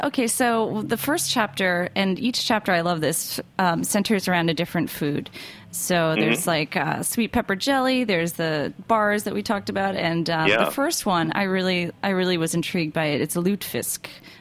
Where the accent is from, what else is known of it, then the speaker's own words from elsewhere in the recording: East Coast, United States; because I'm from the East Coast and I don't really know much about Midwest.